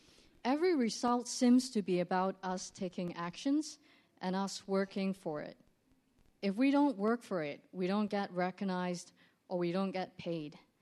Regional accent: Hong Kong; I'm born and raised in Hong Kong

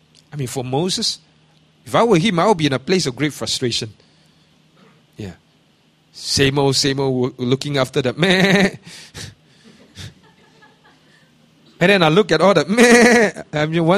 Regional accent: Liverpool, North West England, United Kingdom; I'm a Liverpool fan. I'm a Scouser.

